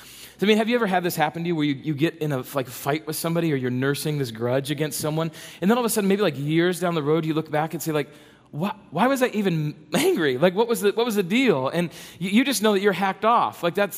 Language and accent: English; South Dakota, United States; And I grew up in South Dakota, so that meant that we had like 2 weeks of good weather